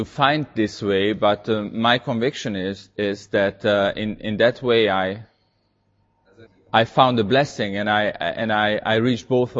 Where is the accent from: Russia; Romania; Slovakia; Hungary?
Russia; Hungarian is a second language; now in Dublin, Ireland; Én Oroszországból származom, most Írországban, Dublinban élek.